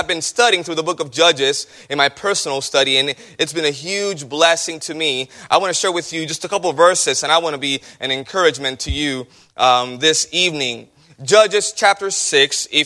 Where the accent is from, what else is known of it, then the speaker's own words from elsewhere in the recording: Puerto Rico; I'm from Puerto Rico.